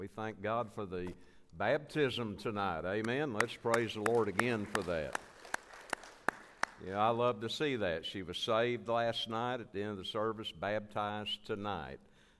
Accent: Arkansas, United States; You know, I'm a native of Arkansas. I'm born and raised in Arkansas up in the northwest corner.

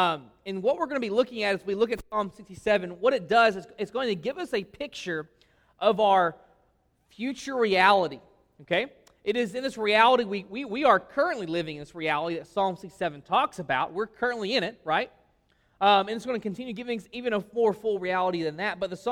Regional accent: White Hall, Arkansas, United States; also born or lived in Texas; We're both from Arkansas, born and brought up in Whitehall, Arkansas. So Arkansas is our home.

